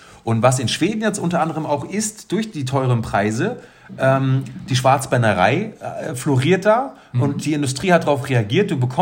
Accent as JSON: {"language": "German", "country": "Germany", "said": "was ich dann wiederum spannend fand als Deutscher war, drüben ist ja mit dem Mülltrennen alles ein bisschen anders."}